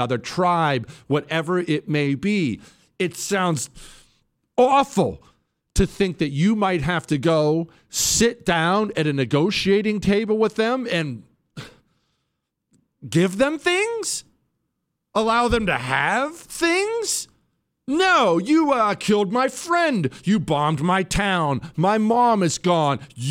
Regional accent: United States

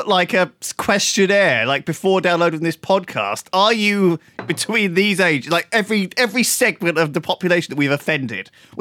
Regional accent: Canada; Since we are Canadian, she loved to laugh about the idea of a Portage serial killer with her friends and family.

